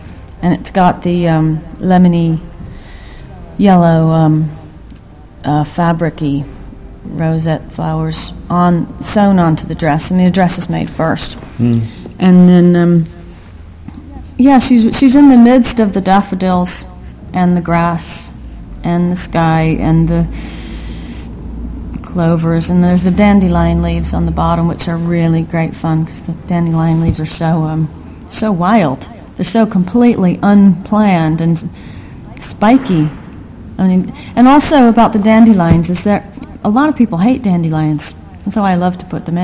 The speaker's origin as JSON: {"language": "English", "region": "Maryland", "country": "United States", "tie": "born or raised there", "said": "where I grew up in Maryland, they were absolutely everywhere."}